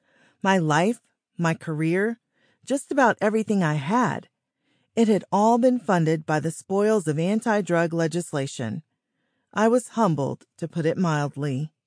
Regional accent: Beverly Hills, California, United States; two lawyers for parents, a stoner dad, growing up in Beverly Hills in the 70s and 80s, my writing this book will not come as a surprise.

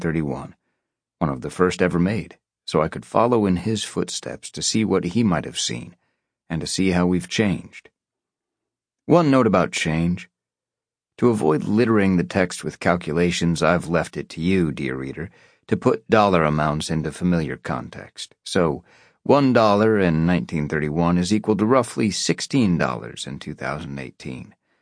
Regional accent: Slick, Oklahoma, United States; He was buried in Wichita Falls, Texas, about 180 miles from my hometown of Slick, Oklahoma.

